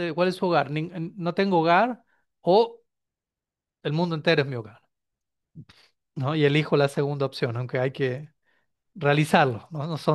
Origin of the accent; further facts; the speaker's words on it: Argentina; now in Argentina (travelling); Previamente me encontraba más tiempo en mi país natal, en Argentina, y quizás viajaba un poco, brevemente, un par de meses al año máximo. Ahora es a la inversa, un mes al año como mucho voy para Argentina